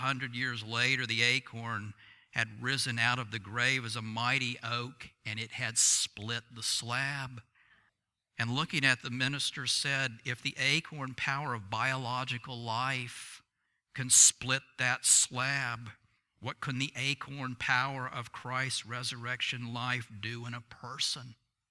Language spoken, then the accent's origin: English; Alabama, United States; I know a man back in my hometown in Alabama